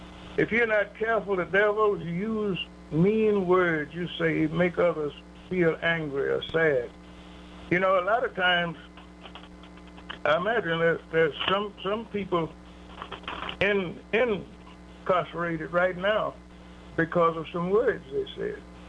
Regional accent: Memphis, Tennessee, United States; I have about 2 more years to serve before I can go back to to Memphis, my hometown.

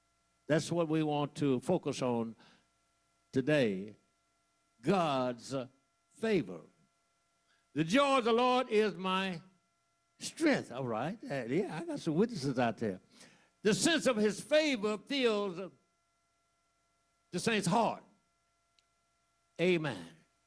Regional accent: Leesville, Louisiana, United States; I ain't being ugly, I'm just telling the truth. I'm from Leesville, Louisiana. I know what I'm talking about.

